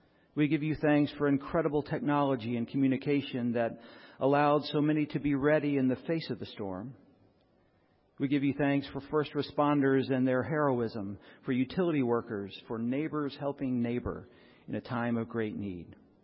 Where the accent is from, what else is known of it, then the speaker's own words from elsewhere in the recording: Dallas, Texas, United States; I grew up in Preston Hollow and used to ride my bike to get baseball cards at the 7-Eleven right there at Preston Royal.